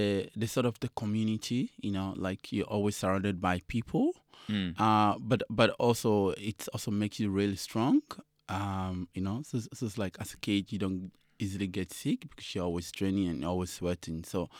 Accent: Ghana; English is a second language; So I grew up in Ghana, West Africa, and a community I grew up in, everybody dance.

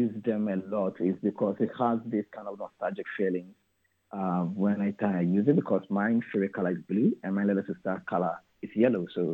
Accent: Ghana; these are the tools that I use that actually links back to my identity as a Ghanaian or an African.

